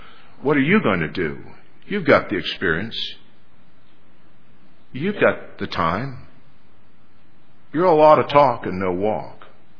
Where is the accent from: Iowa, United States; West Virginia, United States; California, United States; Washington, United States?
West Virginia, United States; also born or lived in Mississippi; I lived in Mississippi for 4 years, relatives in North Carolina for years. I was raised in West Virginia, lost my accent.